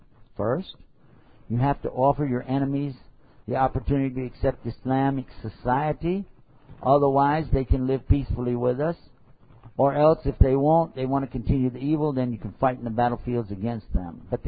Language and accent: English; Texas, United States; I should say America, because I'm from Texas. I don't pronounce it.